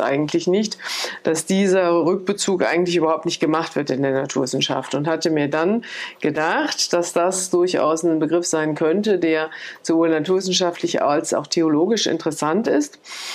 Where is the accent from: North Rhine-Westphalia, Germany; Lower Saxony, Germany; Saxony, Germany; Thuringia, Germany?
North Rhine-Westphalia, Germany; Cologne; moved away as an adult; ich bin in Köln aufgewachsen und habe da Physik und Mathematik studiert. Bin dann nach Frankreich gegangen